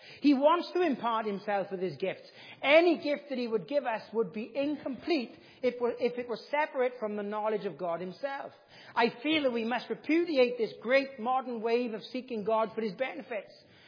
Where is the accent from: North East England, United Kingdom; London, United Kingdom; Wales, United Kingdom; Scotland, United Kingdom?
Wales, United Kingdom; I'm from Llanfair Ardre. We didn't go up into the valleys, even though that's where Dad's family were from. We emigrated.